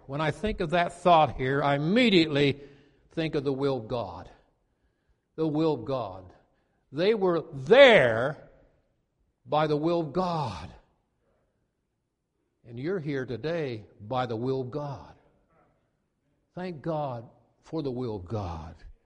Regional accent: Newark, Ohio, United States; Riverside District in Newark, Ohio. It was the slums area, and I hated to have my schoolmates know that I was from Riverside because everybody looked down upon that.

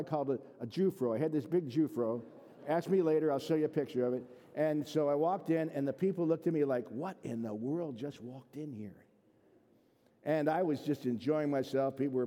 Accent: Cleveland, Ohio, United States; also born or lived in Columbus, Georgia / Montgomery, Alabama / Alexander City, Alabama; Worked there for 18 months and then went back to my hometown of Cleveland and then to Columbus, Georgia, Montgomery, Alabama, and then to a small town in Alabama called Alexander City.

